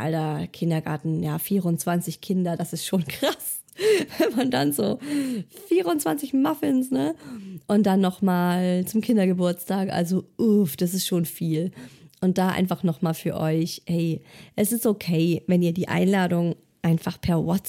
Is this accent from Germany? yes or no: yes; Baden-Württemberg, Germany; Ich bin ja auch ein Schwabe.